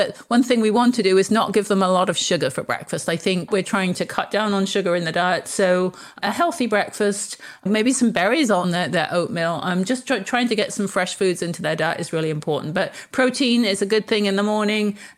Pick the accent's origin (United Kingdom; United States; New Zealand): United Kingdom; England; I know being English, we grew up with a teapot.